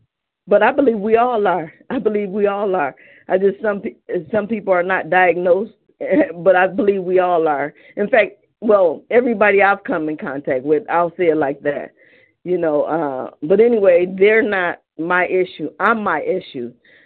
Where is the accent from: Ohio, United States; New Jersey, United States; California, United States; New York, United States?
Ohio, United States; Cleveland; I'm from Cleveland, Ohio.